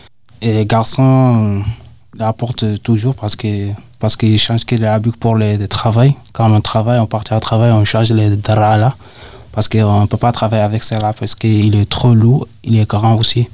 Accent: Mauritania; Je suis mauritanien, je suis 18 ans.

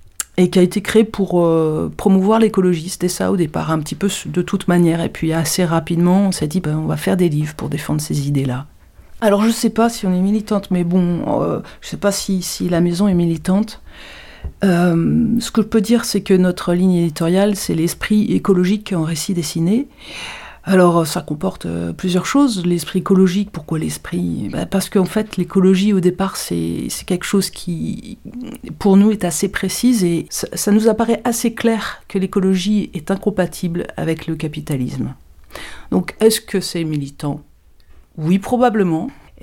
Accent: Paris, Île-de-France, France; je suis née à Paris, je suis parisienne, ça va pas peut-être un petit peu s'entendre là. Et je suis arrivée sur Larzac

